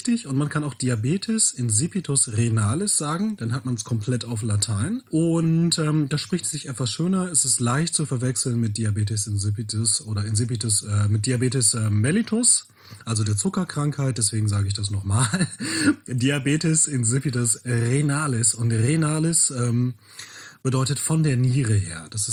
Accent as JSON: {"language": "German", "town": "Bielefeld", "region": "North Rhine-Westphalia", "country": "Germany", "tie": "born there", "said": "Also meine Familie kommt ja aus Ostfriesland. So, und ich bin in Bielefeld geboren"}